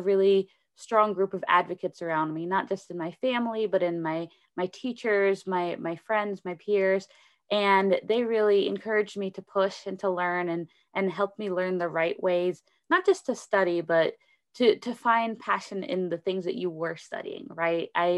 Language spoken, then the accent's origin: English; Atlanta, Georgia, United States; So I grew up in the South. I grew up in right in the suburbs of Atlanta, Georgia, and I studied mechanical engineering and computer science.